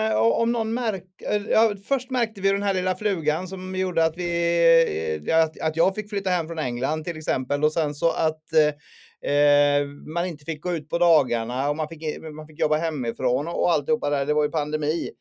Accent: Sweden; Nej, jag kommer ner från västra Sverige. Bor i närheten av Göteborg

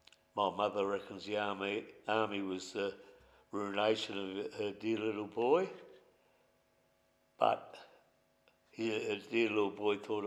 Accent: Port Pirie, South Australia, Australia; I was born in Port Pirie, lived here all my life, except for the 2 years I spent in the army

